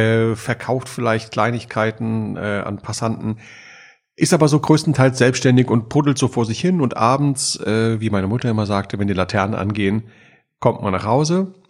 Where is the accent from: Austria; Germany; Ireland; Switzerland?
Germany; Eifel; In der Eifel, in der schönen Eifel.